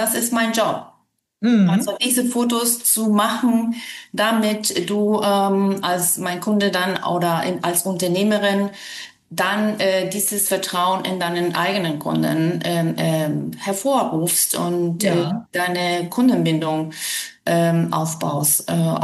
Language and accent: German; Venezuela; German is a second language; also born or lived in Argentina; now in Hamburg, Germany; Ich habe ein bisschen so diesen Akzent, als ein bisschen Französisch wird mir manchmal nachgesagt. Ich bin Südamerikanerin. Ich bin in Argentinien geboren, in Venezuela aufgewachsen und kam auch ziemlich jung nach Deutschland. Und lebe jetzt in Hamburg